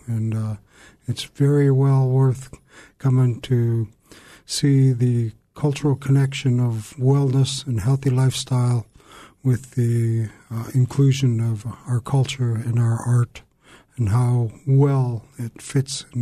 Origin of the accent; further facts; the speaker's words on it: Kake, Alaska, United States; I come from Cake, Alaska. I'm Wushkitan, and my father's tribe is Gunalchkedi from the Frog House in Klukwan.